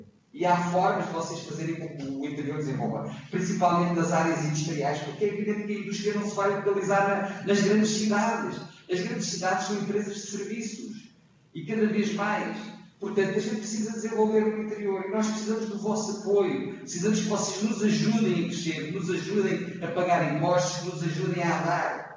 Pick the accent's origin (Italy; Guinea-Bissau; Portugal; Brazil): Portugal; Isto custa-me, como português, custa-me.